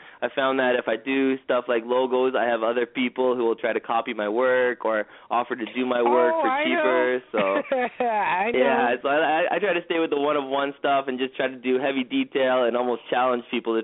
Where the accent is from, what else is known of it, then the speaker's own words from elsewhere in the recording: Toronto, Ontario, Canada; now in Vancouver, Canada; And I'm from Toronto, so I thought it was a great opportunity to get back home and show some love to my home city.